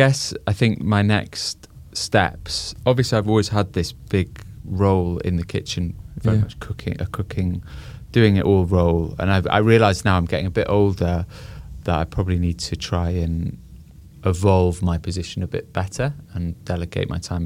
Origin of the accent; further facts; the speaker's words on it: North East England, United Kingdom; growing up in Northumberland